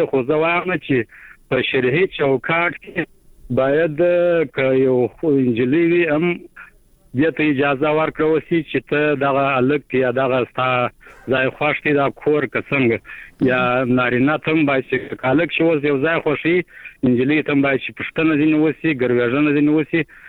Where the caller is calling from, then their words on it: Kandahar, Afghanistan; ما د شایسته کندار څخه د ټلیفون په کرښه